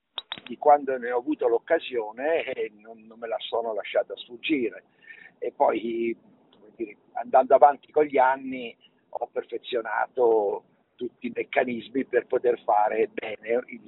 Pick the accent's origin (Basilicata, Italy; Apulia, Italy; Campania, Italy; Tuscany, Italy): Tuscany, Italy; Florence; Firenze è la mia patria, la mia seconda patria, non sono nato a Firenze, però la reputo la città importantissima per la mia vita, la mia carriera, ho fatto tutto lì, insomma, sono cresciuto lì